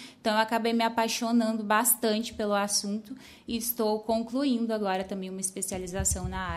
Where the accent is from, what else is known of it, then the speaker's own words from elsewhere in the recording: Maranhão, Brazil; also born or lived in Brasília; now in São Lourenço, Brazil; Eu saí do Maranhão bem nova, fui para Brasília, morei 5 anos em Brasília e depois me mudei aqui para o Sul, né, para estudar.